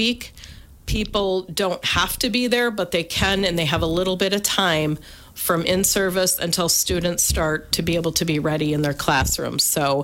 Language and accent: English; Richland Center, Wisconsin, United States; Yep. I'm from Richland Center.